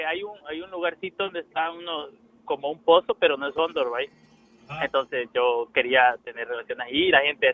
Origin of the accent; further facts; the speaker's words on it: El Salvador; Soy de El Salvador.